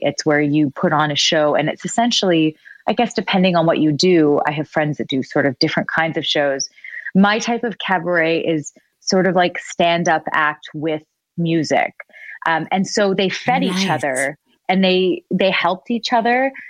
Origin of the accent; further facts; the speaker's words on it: Richmond Hill, Ontario, Canada; I'm from Richmond Hill, a safe little bubble. It's never been popped, you know.